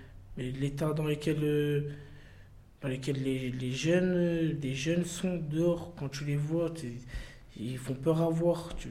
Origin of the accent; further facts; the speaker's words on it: Strasbourg, Grand Est, France; Moi, je sais que je viens d'ici, de Kronenbourg à Haute-Pierre, j'ai l'impression que je sors pas de mon quartier. Pourtant, je viens de quitter un quartier pour un autre